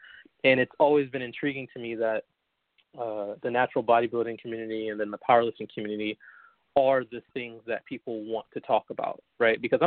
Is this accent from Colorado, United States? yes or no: no; Bolingbrook, Illinois, United States; I'm from Bolingbrook originally.